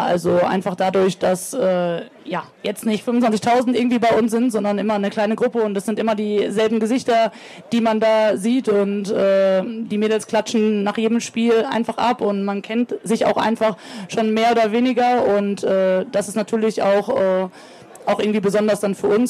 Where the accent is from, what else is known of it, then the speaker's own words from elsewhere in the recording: Bochum, North Rhine-Westphalia, Germany; Ja, also ich bin in Bochum aufgewachsen, bin immer noch Fan, war selber früher im Stadion als kleines Kind